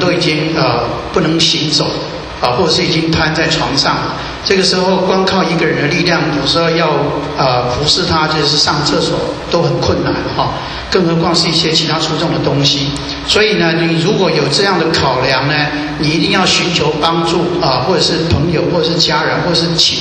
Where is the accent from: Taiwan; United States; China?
United States; California; 那我是从南加州来的